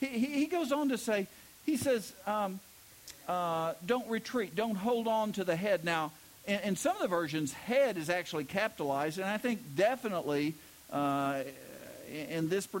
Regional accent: Bowlegs, Oklahoma, United States; I grew up in Bowlegs, Oklahoma. All right, I was the pastor's kid, and so I was like judged in everything.

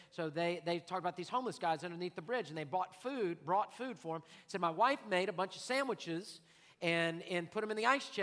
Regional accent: Houston, Texas, United States; Lord, have you seen Houston bayous? I grew up in Houston.

